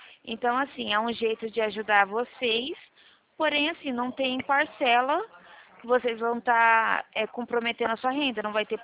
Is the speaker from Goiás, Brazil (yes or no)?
no; São Paulo, Brazil; Eu sou do estado de São Paulo.